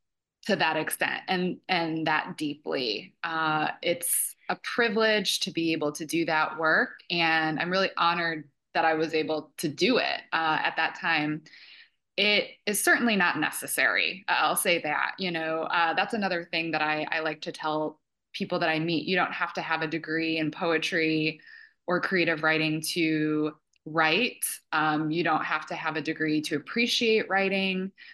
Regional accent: Midwest, United States; I had never lived in the South when I moved down there, so it was a great experience for me as a Midwesterner to live in a different region of the country

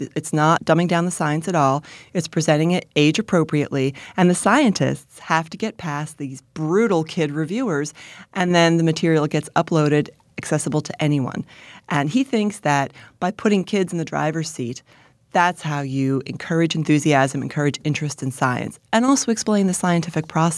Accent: New York, United States; because I grew up in the New York area. So these were places, you know, on the Jersey Shore where I learned to swim.

